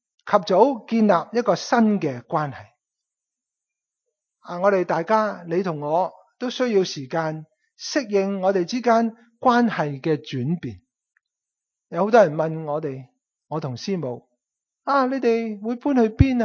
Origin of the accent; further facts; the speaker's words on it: Canada; 我仍然继续会住喺 Surrey。我唔会搬落去西雅图噶。因为呢我是加拿大人来的。